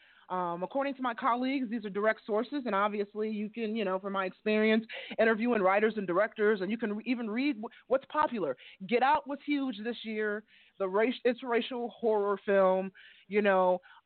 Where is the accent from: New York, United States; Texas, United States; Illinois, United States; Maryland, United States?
Illinois, United States; Chicago; You know that Shy Town. We're from the Shy. And if you're from the Shy, we talk fast.